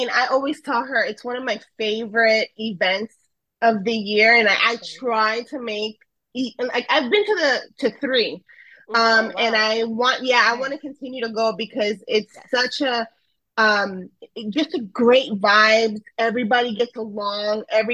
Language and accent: English; Florida, United States; also born or lived in Ecuador / New York; I am Ecuadoriana. I'm from Ecuador. I was born there, and I came to the States very little. I was 4 years old. My parents brought me, we lived in New York first for a few years, and then I was raised in South Florida, in a Broward area